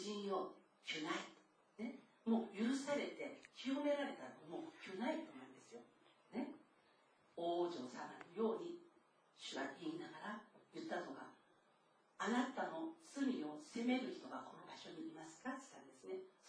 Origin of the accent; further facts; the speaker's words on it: South Korea; 自分が韓国の出身でありながら